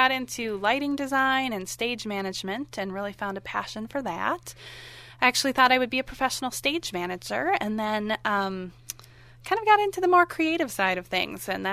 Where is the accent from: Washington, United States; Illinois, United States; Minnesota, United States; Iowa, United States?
Minnesota, United States; Afton; So I grew up in Afton my whole life, and so I've always been part of the Valley